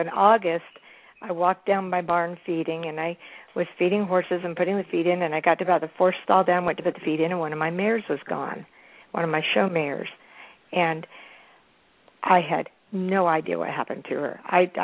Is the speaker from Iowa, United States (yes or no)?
no; Santa Fe, New Mexico, United States; I'm from Santa Fe, New Mexico, and I grew up